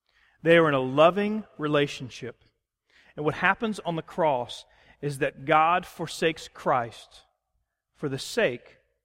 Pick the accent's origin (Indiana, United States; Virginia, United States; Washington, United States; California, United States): Virginia, United States; Virginia Beach; because I grew up in Virginia Beach. I went to James Madison University. It was kind of like coming back home in a lot of ways.